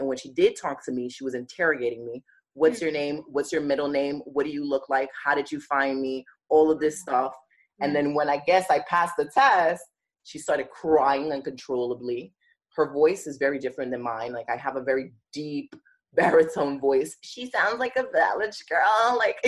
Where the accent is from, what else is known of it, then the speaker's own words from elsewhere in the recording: New York City, New York, United States; whereas I grew up in Bed-Stuy, and it's like, dude, we was like right there this whole time.